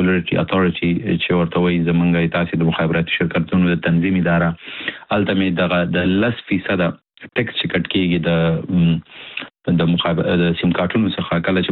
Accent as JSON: {"language": "Pashto", "region": "Nangarhar", "country": "Afghanistan", "said": "زه د افغانستان د ننګرهار ولایت څخه یم او په 2019 کې ما خپل ماسټري په کمپیوټر ساينس کې له انډیا څخه کړې."}